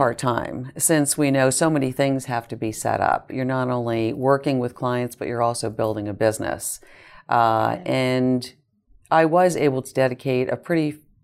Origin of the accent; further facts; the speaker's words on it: Pennsylvania, United States; I was born and raised in Lehigh Valley, went to school here.